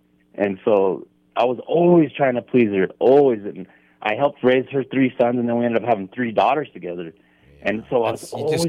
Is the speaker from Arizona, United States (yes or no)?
yes; Arizona, United States; man, I'm from Arizona, so I like a little heat.